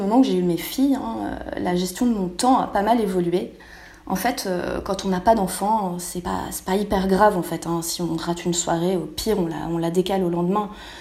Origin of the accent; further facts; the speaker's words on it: Bordeaux, Nouvelle-Aquitaine, France; now in Paris, France; Sinon, j'ai grandi à Bordeaux, j'ai fait mon école d'ingénieur, puis une spécialisation en école de commerce. Et je suis venue habiter à Paris